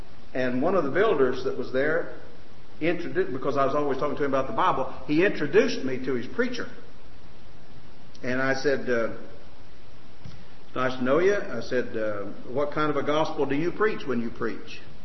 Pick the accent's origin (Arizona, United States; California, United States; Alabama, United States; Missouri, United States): Alabama, United States; Anniston; And I said, "No, I'm from Anniston, Oxford."